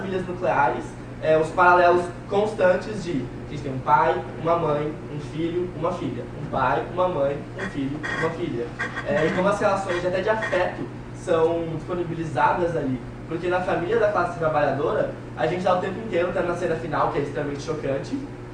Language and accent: Portuguese; Mato Grosso, Brazil; eu sou do Mato Grosso, e se a gente não tem enchentes lá